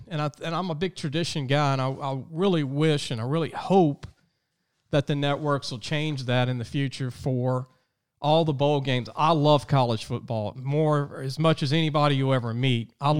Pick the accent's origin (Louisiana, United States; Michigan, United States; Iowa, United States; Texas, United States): Louisiana, United States; Baton Rouge; I grew up LSU fan in Baton Rouge, but I pull for them to win.